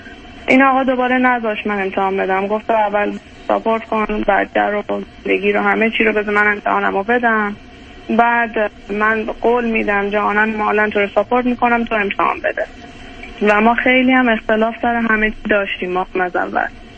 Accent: Iran; moved away as an adult; من و همسر سابقم هر دو پزشک هستیم و از ایران مهاجرت کردیم و اومدیم، حدود 6 سال گذشته.

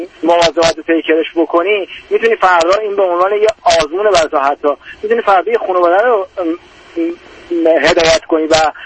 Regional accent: Iran; moved away as an adult; من تمام زندگیم ایرانه، چون من زمانی که از ایران می اومدم هیچ چیزی نفروختم،

